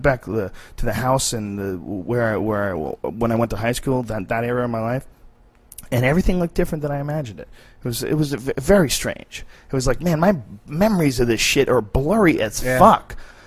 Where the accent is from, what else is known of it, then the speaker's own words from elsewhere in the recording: Boston, Massachusetts, United States; We grew up in Boston, man. In Boston, you fucking respected nature for 6 months out of the year.